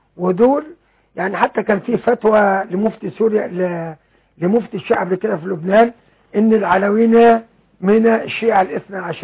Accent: Beni Suef Governorate, Egypt; سيدنا واحد متقدم للانتخابات على صفوف بعض الجهات الإسلامية عندنا في بني سويف

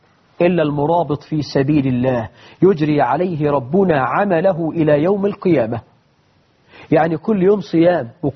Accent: Egypt; بلدنا مصر

